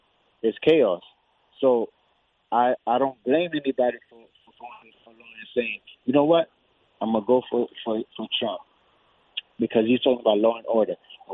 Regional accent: Manhattan, New York, United States; now in New Jersey, United States; I'm from New York. I'm from Manhattan. I'm from Dyckman City.

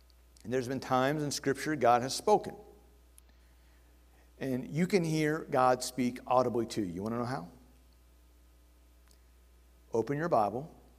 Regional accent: Cincinnati, Ohio, United States; As many of you know, I grew up in Cincinnati. I grew up in the Midwest. There's different seasons there.

